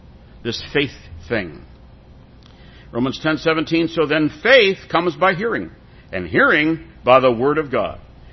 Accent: Spring Grove, Illinois, United States; also born or lived in Chicago; When I was a kid, we moved from Chicago to Spring Grove, Illinois, which is just north of Fox Lake, to a home that actually had been built to be a summer home.

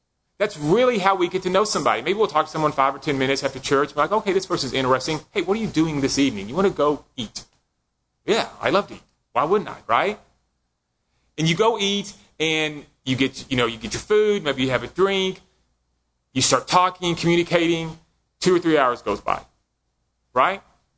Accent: Dallas, Texas, United States; also born or lived in Lubbock; Oh, we're from Dallas.

